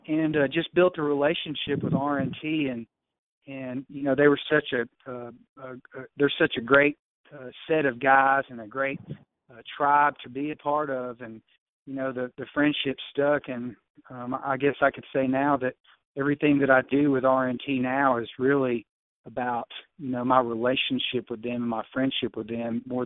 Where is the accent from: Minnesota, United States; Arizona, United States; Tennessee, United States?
Tennessee, United States; I came from Tennessee, West Tennessee, where duck hunting was really competitive.